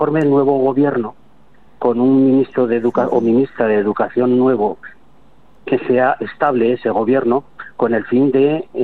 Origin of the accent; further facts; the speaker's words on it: Calatayud, Aragon, Spain; Yo soy de Calatayud y allí hemos impulsado muchísimo